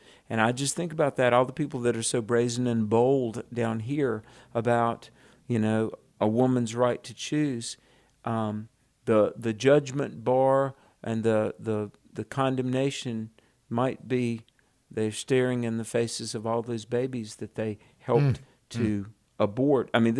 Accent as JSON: {"language": "English", "region": "North Carolina", "country": "United States", "tie": "born or raised there", "said": "Let's go to Omega in my home state of North Carolina."}